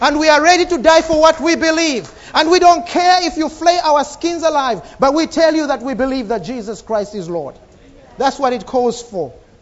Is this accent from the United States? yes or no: no; Zambia; I've just come back from Zambia and I met some of my friends that I knew 20 years ago. Some of them we grew up together in Sunday school and some of them were together in youth meetings.